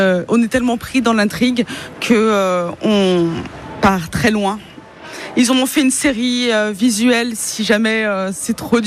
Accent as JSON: {"language": "French", "town": "Tours", "region": "Centre-Val de Loire", "country": "France", "said": "je suis de Tours"}